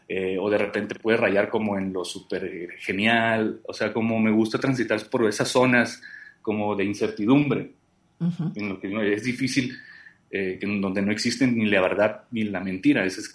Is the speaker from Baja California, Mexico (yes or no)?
yes; Tecate, Baja California, Mexico; moved away as an adult; now in Guadalajara, Mexico; yo soy de Tecate, Baja California.